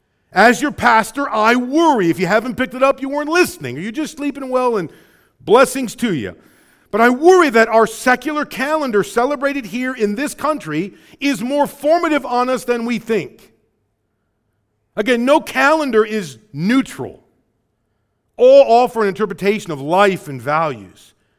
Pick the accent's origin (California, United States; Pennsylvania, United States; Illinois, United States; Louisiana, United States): Illinois, United States; Rockford; you know, I'm from Rockford. I was educated. Guilford High School grad, dude.